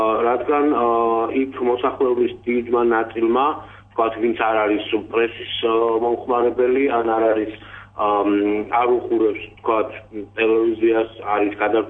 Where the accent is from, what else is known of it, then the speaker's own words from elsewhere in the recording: Alvani, Kakheti, Georgia; კახეთის რეგიონშიც, კონკრეტულად თელავშიც და ჩვენს მშობლიურ სოფელში ალვანშიც